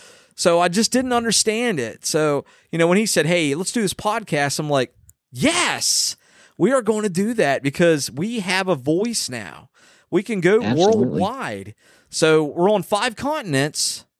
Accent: Maryland, United States; now in Pennsylvania; He's from Texas. I'm from Maryland, but we both live here.

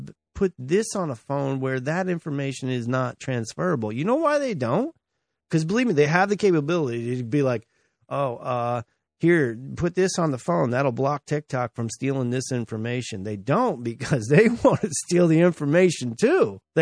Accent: United States; I'm an American, goddammit. I pay taxes.

